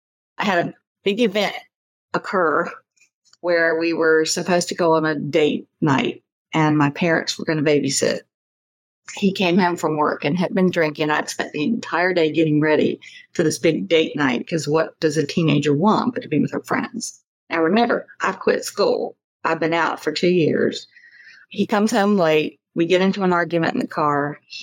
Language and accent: English; Virginia, United States; Well, for me, I grew up in Virginia.